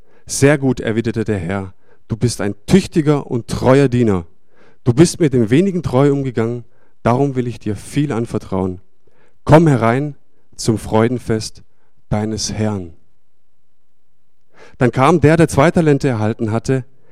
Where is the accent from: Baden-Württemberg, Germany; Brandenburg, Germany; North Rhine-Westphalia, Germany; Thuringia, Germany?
Baden-Württemberg, Germany; Stuttgart; die Chrissy, meine Frau und ich, wir kommen aus dem Ländle, aus Sturgert, so sagt man in Stuttgart.